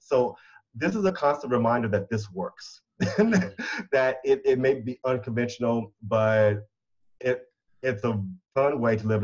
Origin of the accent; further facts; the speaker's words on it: Virginia, United States; accent: Southern twang; Okay, so one, I am a Southern boy. I got a little twang in my voice every now and then. I grew up in Virginia, although sometimes people can't tell because my everything acclimates to where I am.